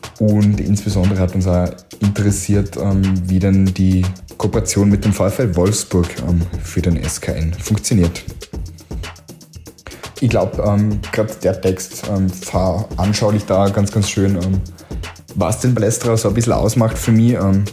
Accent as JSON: {"language": "German", "region": "Vorarlberg", "country": "Austria", "said": "Und als Vorarlberger war ich dann natürlich auch beim Vorarlberg-Schwerpunkt dabei"}